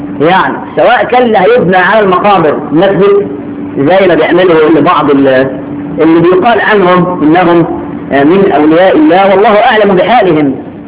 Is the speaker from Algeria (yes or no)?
no; Shubra, Cairo Governorate, Egypt; وعندنا في شبرا كنا زمان